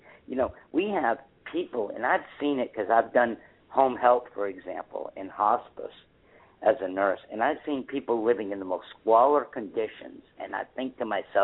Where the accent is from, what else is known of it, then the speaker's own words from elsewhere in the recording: United States; but I'm an American, I love my country, and because I love my country, I want to make my country a better place.